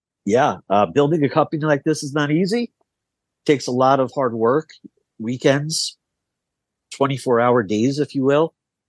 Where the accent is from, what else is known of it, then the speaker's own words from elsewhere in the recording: New York, United States; also born or lived in South; growing up on Long Island was perfect for me. No more, you know, living in the South in a culture shock that I had to acclimate